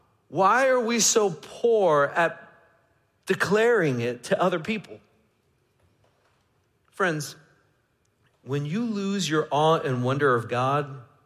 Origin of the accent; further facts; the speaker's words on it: New York City, New York, United States; Right, I grew up in New York, and in New York, there's a thing called the New York Minute.